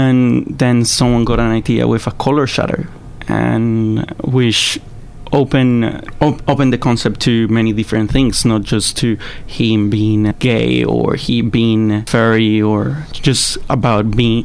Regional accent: Colombia; now in Australia; I'm from Colombia.

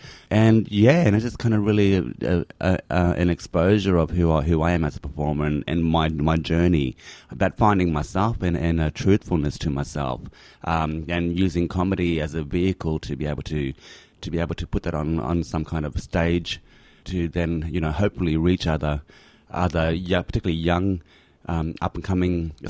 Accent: Queensland, Australia; I go, nah, Murray fella from far north Queensland. That will, say a lot more about where I'm from, particularly different speech patterns and stuff as well

